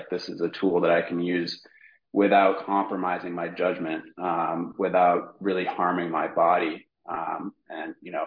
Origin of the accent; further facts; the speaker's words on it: California, United States; now in Los Angeles, United States; I'm a 34, almost 34-year-old guy. I grew up in the Bay Area, now in Los Angeles.